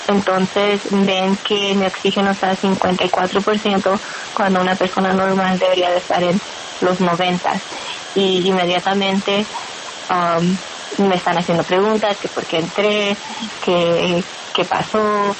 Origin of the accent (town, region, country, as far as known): North Carolina, United States; born or raised there; also born or lived in Mexico; now in Illinois, United States